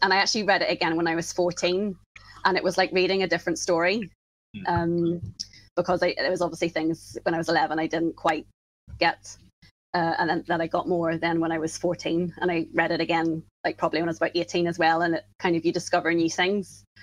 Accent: Ireland; like I grew up in Ireland, and there's so much Irish mythology here

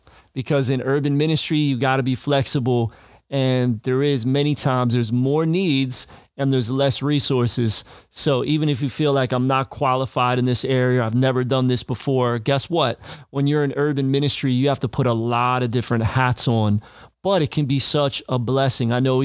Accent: Amsterdam, North Holland, Netherlands; I'm a missionary from Amsterdam. I'm all the way here.

